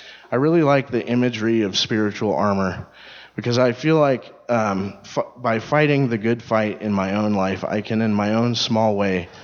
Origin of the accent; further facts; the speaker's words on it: Spokane, Washington, United States; So I grew up in Spokane